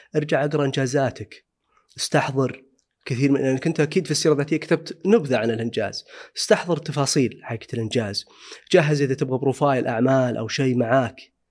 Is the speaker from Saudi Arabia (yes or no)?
yes; Saudi Arabia; حنا يمكن عندنا في السعودية